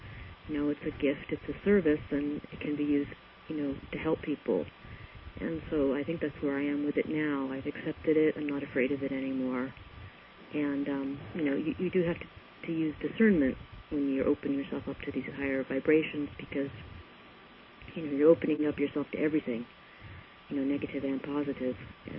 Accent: East Coast, United States; I was raised on the East Coast, and I went to conservative schools, and my father was kind of a Greek version of Horatio Alger.

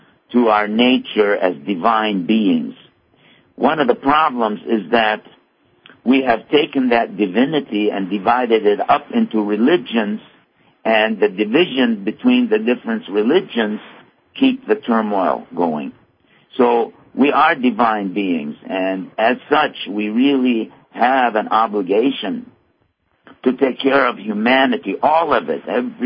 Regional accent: Haifa, Haifa District, Israel; for me, having been from the land, and not necessarily from Gaza, I'm from Haifa

